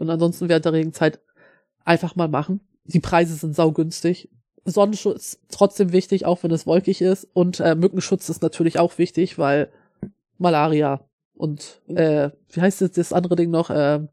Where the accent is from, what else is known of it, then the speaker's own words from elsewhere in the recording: Northern Germany, Germany; Also wir kommen ja aus Norddeutschland.